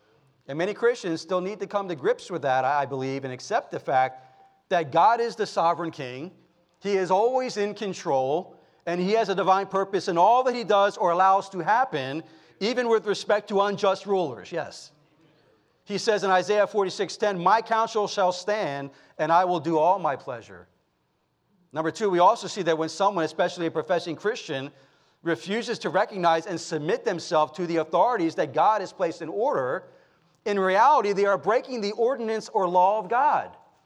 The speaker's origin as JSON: {"language": "English", "country": "United States"}